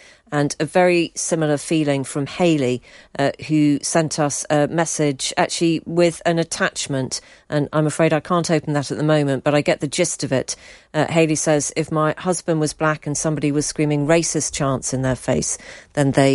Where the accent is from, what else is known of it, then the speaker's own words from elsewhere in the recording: Scotland, United Kingdom; I'm Scottish Presbyterian